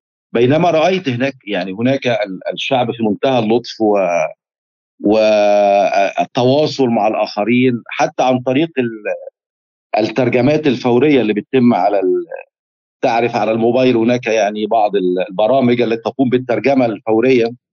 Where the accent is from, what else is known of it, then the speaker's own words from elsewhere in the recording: Giza, Giza Governorate, Egypt; born there; أنا ولدت في الجيزة، وهي يعني أنت تعرف في القاهرة والجيزة هي مدينة واحدة تقريبا يسمونها القاهرة الكبرى. ففي شارع الأهرام الطريق المؤدي إلى الأهرامات في منتصف الشارع تقريبا